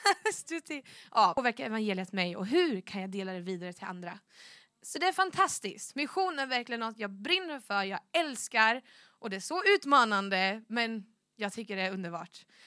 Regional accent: Linköping, Östergötland, Sweden; Jag kommer från Linköping. Så vad blir det? Kanske 2 timmar härifrån, bil.

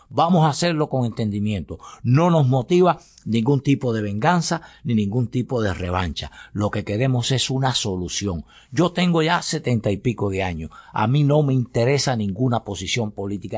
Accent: Cuba; Vamos a sentarnos como cubanos de alguna manera

